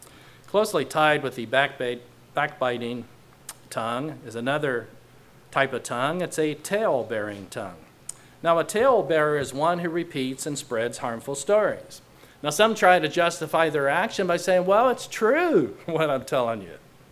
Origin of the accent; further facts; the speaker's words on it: Indiana, United States; accent: southern Indiana; my southern Indiana accent comes out there